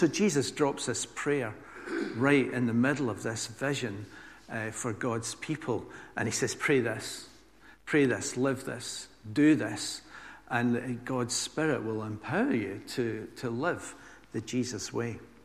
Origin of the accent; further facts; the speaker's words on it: Glasgow, Scotland, United Kingdom; also born or lived in Edinburgh; now in Northallerton, United Kingdom; I'm the pastor of New Life Baptist Church in Northallerton. But I'm not from there. I'm from Scotland. I was born in Glasgow. I grew up there, lived there for 30 years.